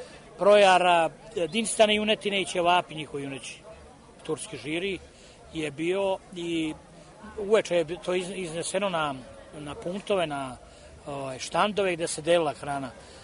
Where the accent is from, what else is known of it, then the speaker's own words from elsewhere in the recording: Serbia; a ja sam jedini bio iz Srbije.